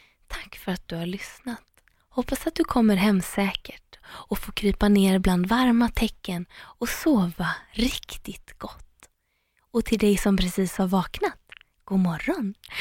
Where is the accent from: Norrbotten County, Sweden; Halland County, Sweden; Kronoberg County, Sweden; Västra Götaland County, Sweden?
Västra Götaland County, Sweden; Hult; skulle jag ta Hult där jag är ifrån, där går ju inte bussen alltid.